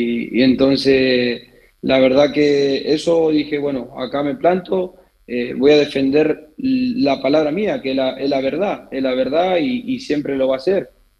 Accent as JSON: {"language": "Spanish", "country": "Argentina", "lives_now": "Spain", "said": "Yo como argentino, obvio que me encantaría y amaría ir a la selección argentina."}